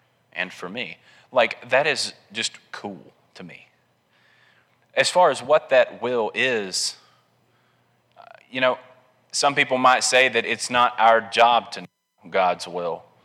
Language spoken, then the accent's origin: English; Alabama, United States; All right, I'm from Colbert County, Alabama.